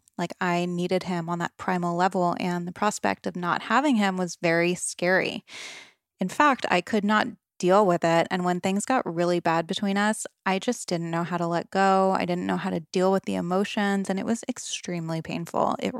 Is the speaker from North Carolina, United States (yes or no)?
no; Rhode Island, United States; Okay, so I grew up on the East Coast, Rhode Island, to be exact, and I had a pretty normal childhood by all measures.